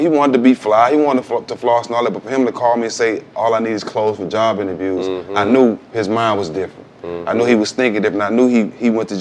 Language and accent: English; Port Arthur, Texas, United States; he was back and forth in Houston, in my hometown, Port Arthur, was like an hour away.